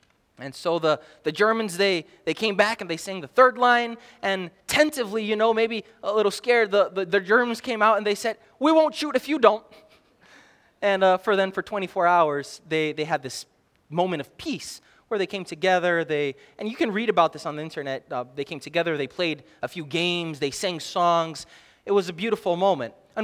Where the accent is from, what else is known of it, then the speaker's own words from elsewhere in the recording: Canada; also born or lived in New Jersey, United States; For me, as a child that was, I was raised in Canada, lots of snow. And before that, we were in New Jersey.